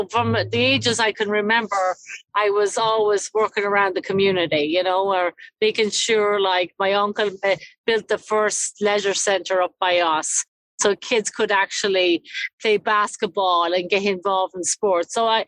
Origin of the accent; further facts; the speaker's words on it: Ulster, Ireland; I'm from Cavan, County Cavan.